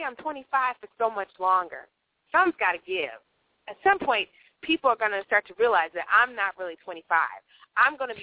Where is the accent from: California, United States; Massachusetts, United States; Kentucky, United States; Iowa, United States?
California, United States; San Diego; I was lucky growing up in San Diego because in the wintertime, it's still, you know, 65, 70 degrees